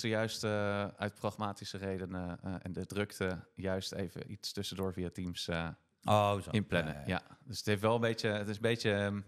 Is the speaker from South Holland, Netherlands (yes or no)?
yes; Delft, South Holland, Netherlands; Stel, ik kom zelf uit Delft.